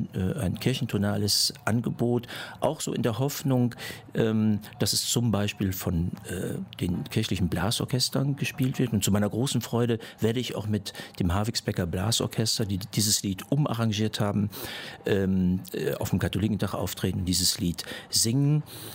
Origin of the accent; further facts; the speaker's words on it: Münster, North Rhine-Westphalia, Germany; Und freue mich, dass ich in meiner Heimatstadt